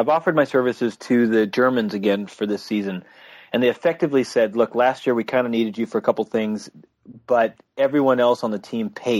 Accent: California, United States; I'm coming from California.

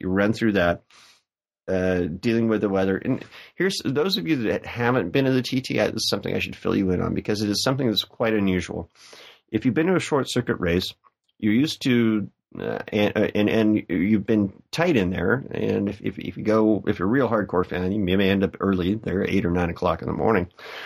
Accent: United States; I'm just saying this because I'm an American, so I've got my own biases.

